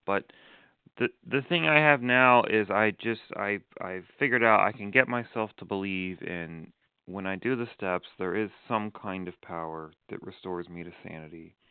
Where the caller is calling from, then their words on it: Arizona, United States; I'm in Arizona.